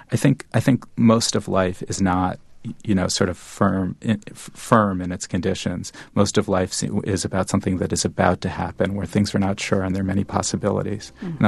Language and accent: English; New Haven, Connecticut, United States; if you have one parent in New York, as I did, and then you're growing up in New Haven, necessarily, even though I was spending far more time in New Haven, your life shifts back and forth.